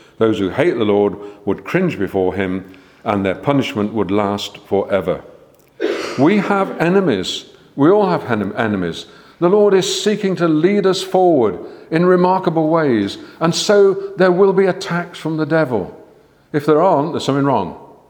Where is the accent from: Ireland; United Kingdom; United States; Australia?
United Kingdom; I'm a British male